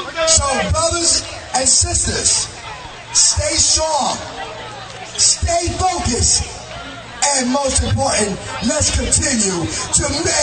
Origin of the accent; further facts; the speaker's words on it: New York City, New York, United States; I work at McDonald's. I'm on the National Organizing Committee, and I'm from New York City! New York!